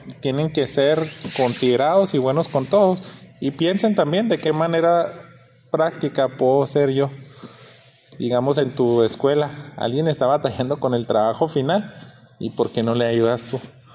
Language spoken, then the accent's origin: Spanish; Mexico; O sea, pues yo quién soy, un mexicano